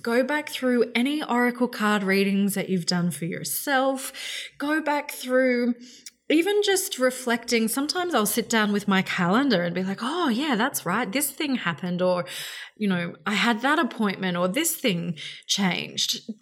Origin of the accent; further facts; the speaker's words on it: Brisbane, Queensland, Australia; the floods here in my hometown in Brisbane derailed our entire city.